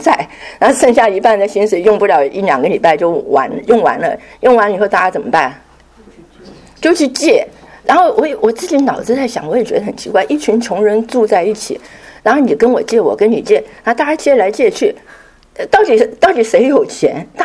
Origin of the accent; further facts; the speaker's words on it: China; 那看看我们中国人的背景